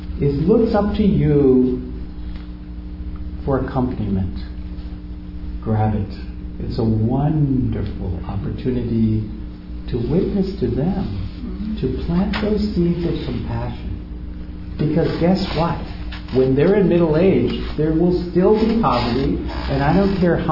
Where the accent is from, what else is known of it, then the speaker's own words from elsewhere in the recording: United States; And I remember I poured that coffee and I was so proud as an American to think, we would never do this.